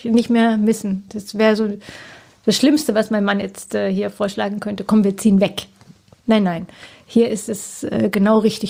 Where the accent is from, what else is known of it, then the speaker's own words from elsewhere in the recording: Baden-Württemberg, Germany; Natürlich auch Schwarzwald, wo ich herkomme.